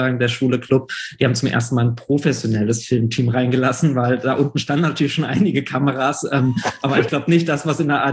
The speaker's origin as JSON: {"language": "German", "town": "Luckenwalde", "region": "Brandenburg", "country": "Germany", "tie": "born or raised there", "lives_now": "Berlin, Germany", "said": "Ich bin zum Beispiel selber in einer Kleinstadt aufgewachsen in Luckenwalde. Die hatten bloß 18.000 Einwohner."}